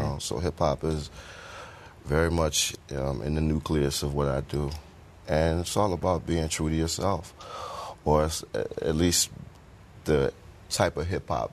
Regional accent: Richmond, Virginia, United States; I grew up in South Side of Richmond.

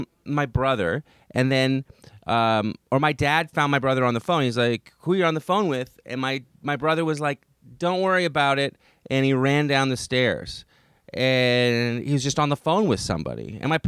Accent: Canada; now in United States; I'm an immigrant, and I'm new to America. I'm from Canada

